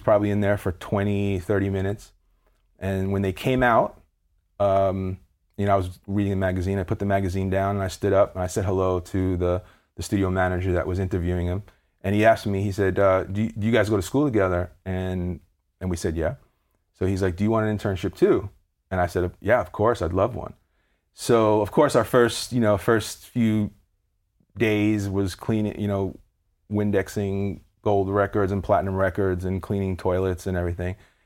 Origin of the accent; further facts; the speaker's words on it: Brooklyn, New York, United States; Going way back, I grew up in East Flatbush, Brooklyn, right?